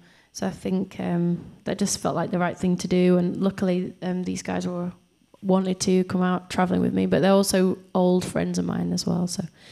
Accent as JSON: {"language": "English", "town": "Leeds", "region": "Yorkshire and the Humber", "country": "United Kingdom", "tie": "born there", "said": "Yeah, I was born in Leeds, and I went to university there"}